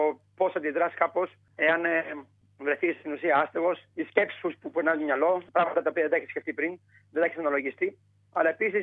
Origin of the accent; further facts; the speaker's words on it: Kalamata, Peloponnese, Greece; now in Australia; Εγώ μεγάλωσα στην Καλαμάτα που είχε καλό καιρό.